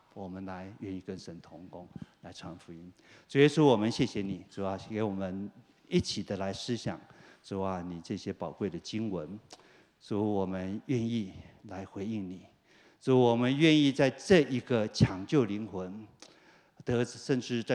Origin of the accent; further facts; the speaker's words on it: southern Taiwan, Taiwan; 我在台湾长大，我们南方的人可能对稻田就 很熟悉哈。